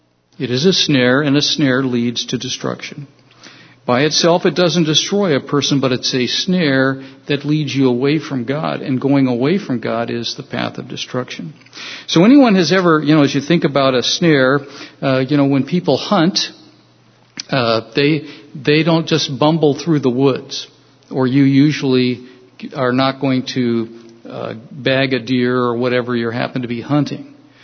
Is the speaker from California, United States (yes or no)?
yes; California, United States; So growing up in California